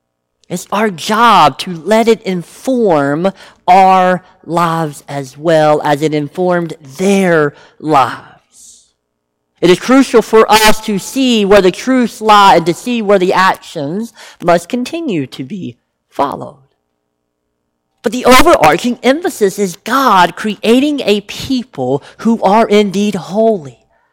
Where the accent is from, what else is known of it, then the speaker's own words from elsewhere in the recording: the South, United States; Yeah, growing up in the South, these types of sayings, proverbs, if you will